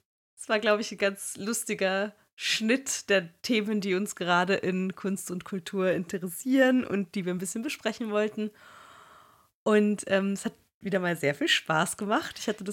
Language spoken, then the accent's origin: German; Austria; Funny Games, klar, als Österreicherin.